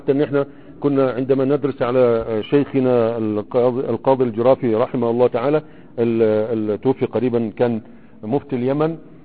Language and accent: Arabic; Egypt; عندنا في مصر